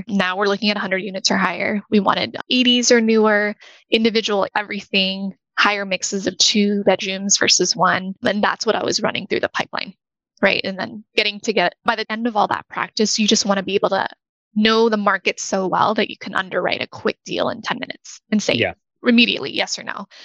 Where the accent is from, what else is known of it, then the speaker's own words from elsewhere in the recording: Arizona, United States; Also, part of that is because I grew up in Arizona and I'm very familiar with that market. Went to school in Tucson.